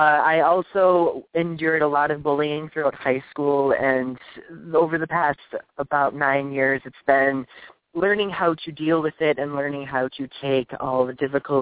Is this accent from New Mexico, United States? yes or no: no; Michigan, United States; Well, I'm 25 years old. I'm a gay rights activist. I'm from Michigan, as stated before.